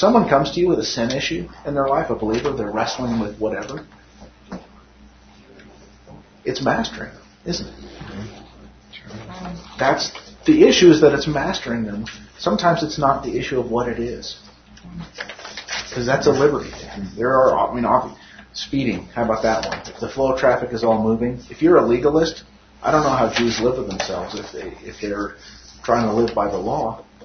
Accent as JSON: {"language": "English", "region": "Nevada", "country": "United States", "tie": "born or raised there", "said": "because I grew up in Nevada."}